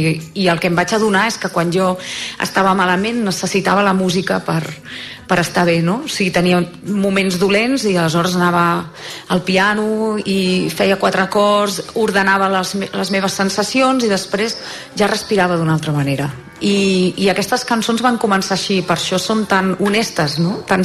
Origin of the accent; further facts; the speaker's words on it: Sant Feliu de Llobregat, Catalonia, Spain; now in Garrotxa, Spain; Soc de Sant Feliu de Llobregat.